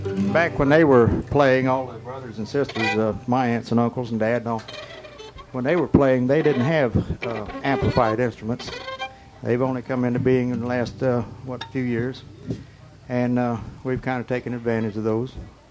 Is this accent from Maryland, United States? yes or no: no; Cortez, Florida, United States; We're from Cortez down in Manatee County.